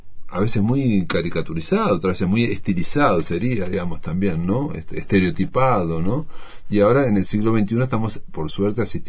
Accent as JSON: {"language": "Spanish", "country": "Uruguay", "said": "nosotros siempre de alguna forma nos estamos preguntando de dónde venimos"}